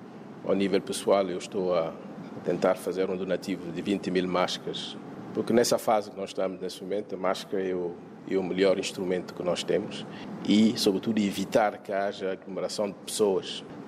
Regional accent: Guinea-Bissau; nós, como guineense, temos também que lançar algumas mensagens ao nível da sub-região

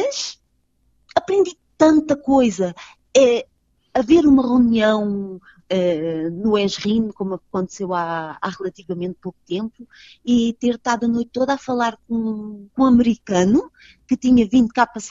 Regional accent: Portugal; moved away as an adult; E eu saí de Portugal, eu aprendi inglês, eu aprendi italiano e estou com falta de coragem para aprender o alemão.

